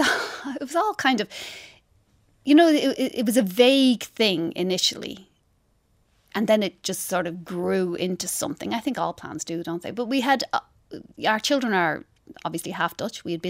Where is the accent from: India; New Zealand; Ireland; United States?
Ireland; I'm Irish